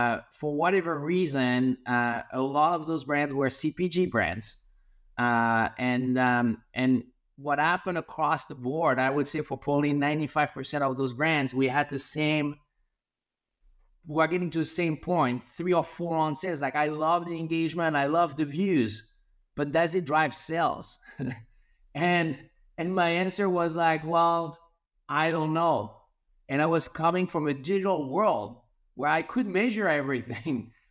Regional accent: France; moved away as an adult; now in Los Angeles, United States; I was born and raised in France.

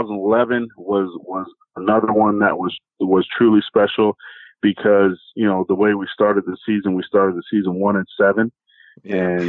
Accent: Johnstown, Maryland, United States; Growing up, like I said, growing up in Johnstown, growing up in Maryland, I never won a true championship.

